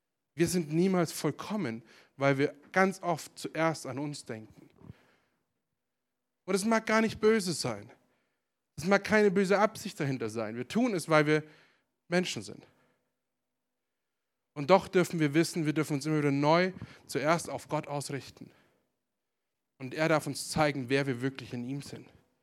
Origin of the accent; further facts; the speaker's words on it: Bavaria, Germany; in meiner alten Heimat. In dem wunderschönen Oberbayern, im Chiemgau, am Chiemsee.